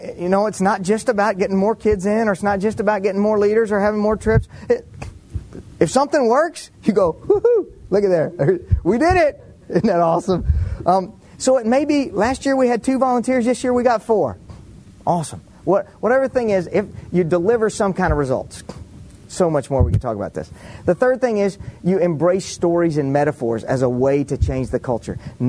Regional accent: Waco, Texas, United States; When I grew up in Waco, Texas, our goofy thing was we talked British in our youth group.

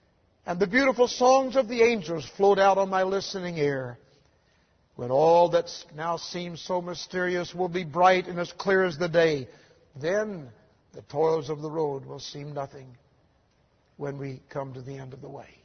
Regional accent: Louisville, Kentucky, United States; I grew up here in Louisville.

